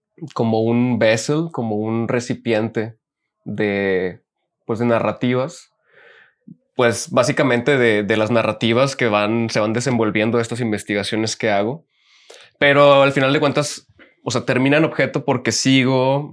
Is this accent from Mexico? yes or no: yes; Monterrey, Nuevo León, Mexico; Sí, nací y crecí en Monterrey. Soy regio, pero mi familia, pues las raíces de mi familia son más del centro